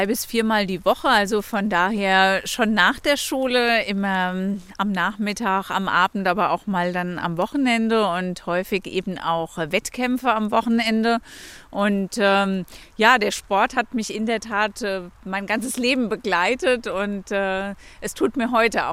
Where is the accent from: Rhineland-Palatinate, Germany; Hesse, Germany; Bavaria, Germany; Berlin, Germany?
Rhineland-Palatinate, Germany; Alzey; born there; Ich bin ja gebürtige Alzeyerin